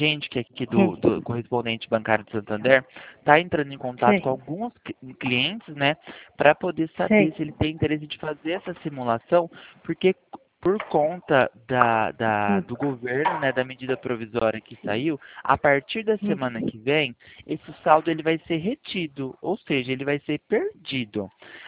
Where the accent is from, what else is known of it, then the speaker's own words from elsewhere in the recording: São Paulo, Brazil; eu sou do interior de São